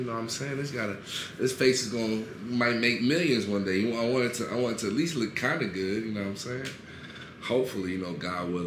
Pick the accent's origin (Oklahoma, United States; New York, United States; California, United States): Oklahoma, United States; because, you know, that's how we did it down south, you know, because I'm from Oklahoma